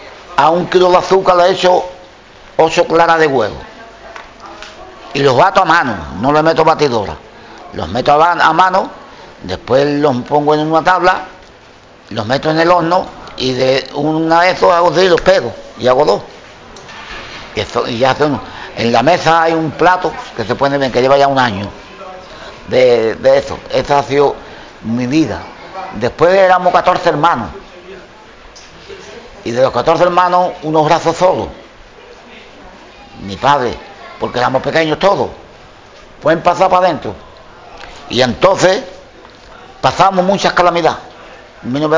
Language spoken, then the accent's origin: Spanish; Conil, Andalusia, Spain; yo nací en Conil y en Conil estoy.